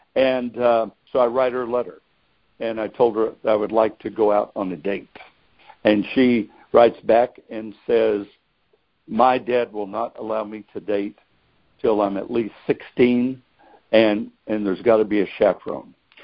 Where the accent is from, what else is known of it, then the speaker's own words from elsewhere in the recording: Modesto, California, United States; I was born and raised in Modesto.